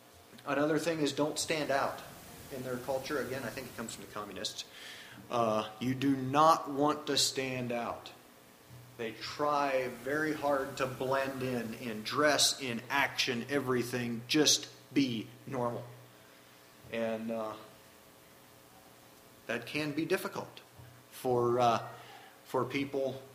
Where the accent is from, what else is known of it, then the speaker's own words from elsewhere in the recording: United States; But I'm still American enough that I couldn't just be too self-assertive and use my elbows.